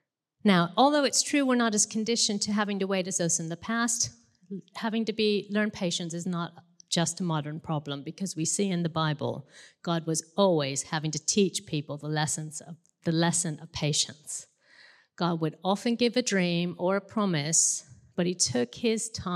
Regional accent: United States; Now, as I'm American, so I do say last and past and bath.

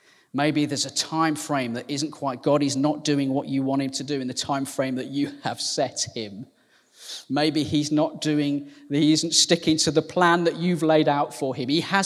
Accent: Walsall, West Midlands, United Kingdom; I'm from the West Midlands. I'm from a place called Warsaw, which is just north of, it's near Birmingham.

